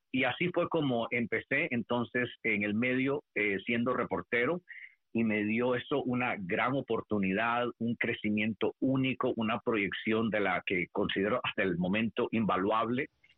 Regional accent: Masaya, Nicaragua; born there; Mira, yo nací en Masaya, en Nicaragua. Masaya es una ciudad, eso es la como se le conoce, que está localizada a 28 kilómetros de la capital nicaragüense, que es Managua.

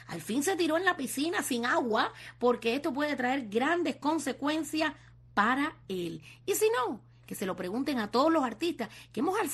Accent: Cuba; nadie tenía que repatriarse para seguir siendo cubano. Somos alegres por naturaleza, pero eso no significa que estemos bien

